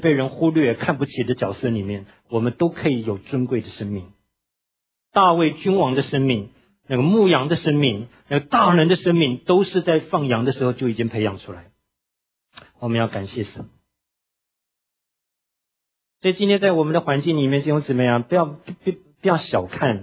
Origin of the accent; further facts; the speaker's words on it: Taiwan; 我小的时候住在眷村里面